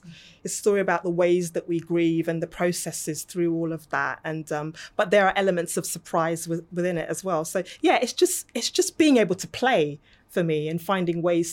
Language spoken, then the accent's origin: English; Lagos, Nigeria; moved away; also born or lived in Hull; growing up in Nigeria, in Lagos, the heat, you know, the vibrancy, the flavours, that was intense and also amazing. And then the transition coming to Hull and it's really cold.